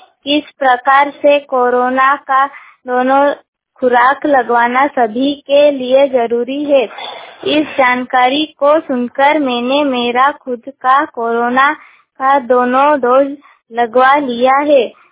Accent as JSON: {"language": "Hindi", "town": "Gandhawal", "region": "Madhya Pradesh", "country": "India", "said": "मैं पाटी तहसील के ग्राम गंधावल की निवासी हूँ"}